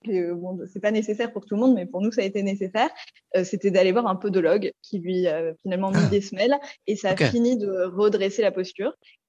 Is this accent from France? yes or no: yes; Paris, Île-de-France, France; Si, on est de Paris. On est de Paris et on aurait bien voulu partir de Paris, mais on n'était pas prêts.